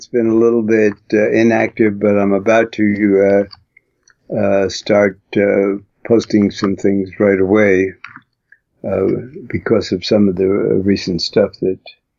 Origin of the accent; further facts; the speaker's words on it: Brooklyn, New York, United States; You know, I come from Brooklyn, so.